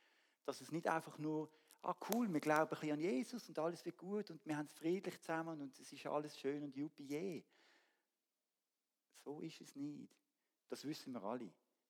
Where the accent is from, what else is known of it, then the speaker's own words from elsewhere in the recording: Switzerland; Wir sind Schweizer, wir packen an.